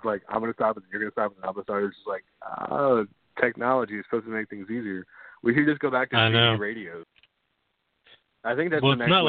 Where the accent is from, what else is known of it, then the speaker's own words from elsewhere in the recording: St. Louis, Missouri, United States; Yes, yeah, I was born and raised in St. Louis.